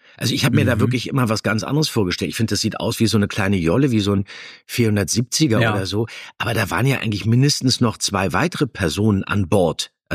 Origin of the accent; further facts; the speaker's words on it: Berlin, Germany; Also ich bin ja als Kladur an der Havel aufgewachsen